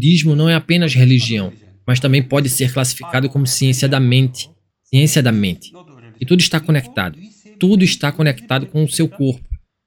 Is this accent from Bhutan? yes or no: yes; Bhutan; Portuguese is a second language; o meu dialeto do Butão.